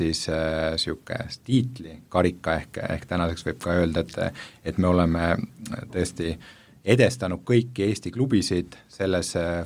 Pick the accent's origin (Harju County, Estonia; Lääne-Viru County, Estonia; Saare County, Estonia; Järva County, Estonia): Järva County, Estonia; Paide; alles siin mõned aastad tagasi meil on ka Paides , kus me ise pärit oleme